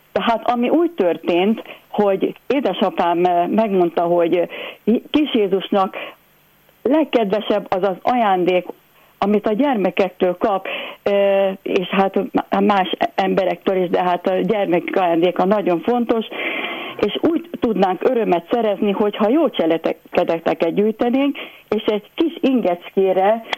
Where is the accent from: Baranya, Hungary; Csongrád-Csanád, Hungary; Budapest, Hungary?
Baranya, Hungary; Pécs; édesapám gyermekorvos volt a pécsi gyermekklinikán, ott éltünk gyermekkoromban